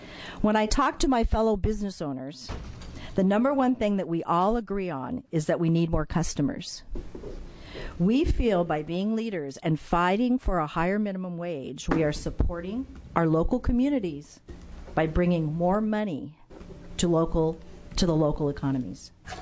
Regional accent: Oregon, United States; also born or lived in McMinnville / Pendleton; I'm a proud Oregon native. I was born in McMinnville. I finished high school in Pendleton, and I've lived in Portland for 30 years

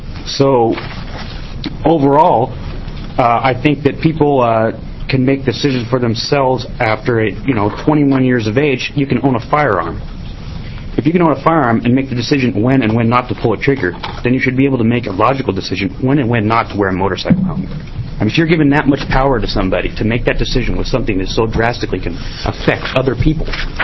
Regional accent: Albany, Oregon, United States; I'm from Albany, Oregon.

